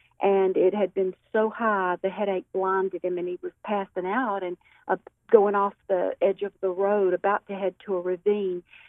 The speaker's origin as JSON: {"language": "English", "town": "Montgomery", "region": "Alabama", "country": "United States", "tie": "born there", "lives_now": "Birmingham, United States", "said": "Danny, I was born in Montgomery, Alabama, just a little beautiful city, the capital of Alabama, and then moved to Birmingham about 30 years ago. So I reside in Birmingham today."}